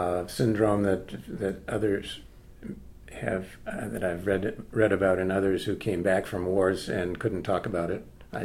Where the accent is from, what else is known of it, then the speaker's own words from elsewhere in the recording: Maine, United States; born there; where I was born up north in Maine or had something to do with had a common connection with other Mainers somehow.